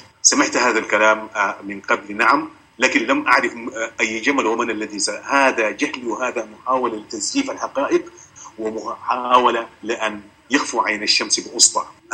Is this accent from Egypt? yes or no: no; Sudan; ويكتفي أن نكون نحن شعب سوداني بكل ما تعمل هذه الكلمة.